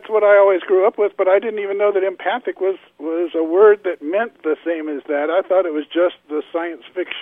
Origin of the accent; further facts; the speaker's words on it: Atlanta, Georgia, United States; Oh, I'm from Atlanta.